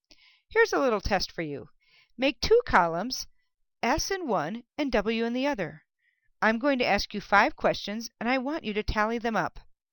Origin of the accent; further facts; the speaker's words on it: Minnesota, United States; also born or lived in the South; I grew up in Minnesota, and I'm adopted. I also lived in the South, which is interesting if you're a Yankee. I spent my summers on the North Shore of Minnesota, backpacking and canoeing.